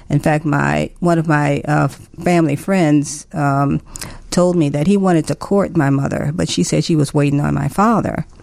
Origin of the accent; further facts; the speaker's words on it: Chicago, Illinois, United States; Well, I grew up in the area what we call Bronzeville now. When I was growing up, it was called Grand Boulevard.